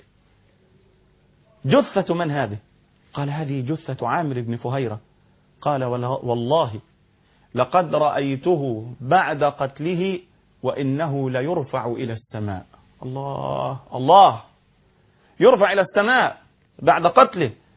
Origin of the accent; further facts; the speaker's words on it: Egypt; حتى الناس عندنا في مصر يقنطون في صلاة الفجر فحسب